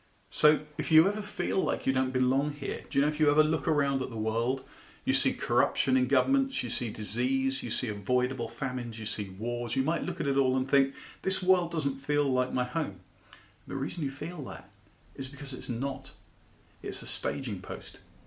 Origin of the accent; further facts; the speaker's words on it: United Kingdom; still in Britain. Now, we will be living in France for that period of time, but we belong in Britain. We're British. Our citizenship is in Britain.